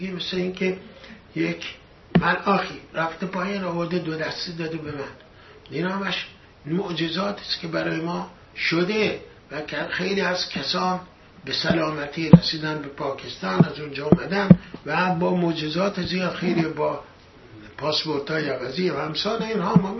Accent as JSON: {"language": "Persian", "country": "Iran", "moved": "yes", "said": "من چند دهه پیش که از ایران اومدیم بیرون،"}